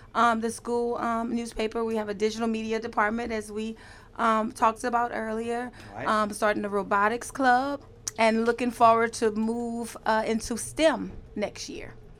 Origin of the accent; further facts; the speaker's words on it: LeBeau, Louisiana, United States; I'm actually from a big place called LeBeau, Louisiana, not far from here. Graduate from North Central High School there in LeBeau.